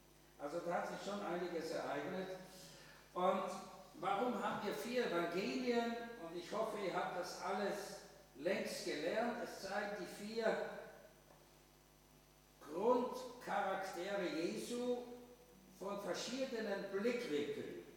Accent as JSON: {"language": "German", "region": "Vienna", "country": "Austria", "tie": "born there", "said": "bin gebürtiger Wiener."}